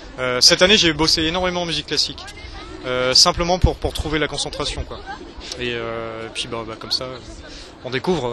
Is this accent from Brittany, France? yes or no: yes; Brittany, France; On est breton, donc on côtoie évidemment les Fesnos aussi.